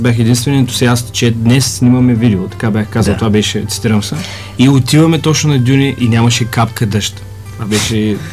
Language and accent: Bulgarian; Burgas, Burgas Province, Bulgaria; Значи истината е така, че целият екип сме от Бургас.